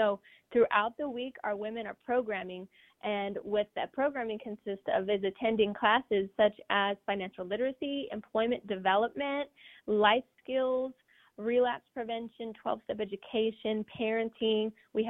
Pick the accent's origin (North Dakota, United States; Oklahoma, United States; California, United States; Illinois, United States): California, United States; San Bernardino; growing up in San Bernardino, I've always seen the poverty